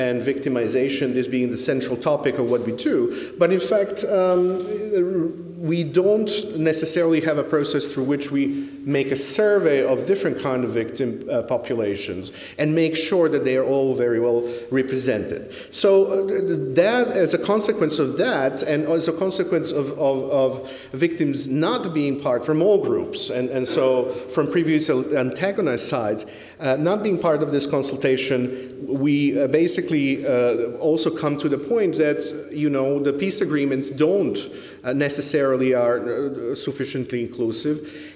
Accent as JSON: {"language": "English", "country": "Serbia", "said": "I come from Serbia. I used to work on developing capacity for national prosecutions there."}